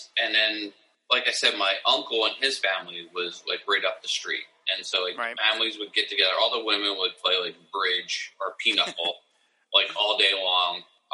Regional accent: Warminster, Pennsylvania, United States; I grew up in the Warminster area.

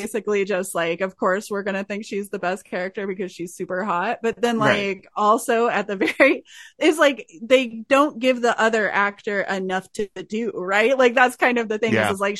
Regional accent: Missouri, United States; also born or lived in Nashville; I was a kid, I was born in Nashville, but then I lived in a rural town in Missouri, and it was like, VHS every day.

